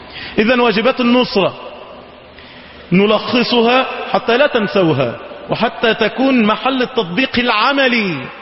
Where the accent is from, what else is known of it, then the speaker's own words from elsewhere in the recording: Egypt; اللهم أمننا في بلدنا مصر